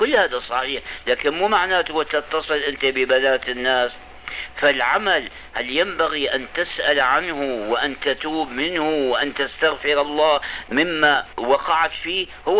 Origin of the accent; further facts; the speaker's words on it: Syria; والمصيبة أنه كان في نظام البكالوريا عندنا في الشام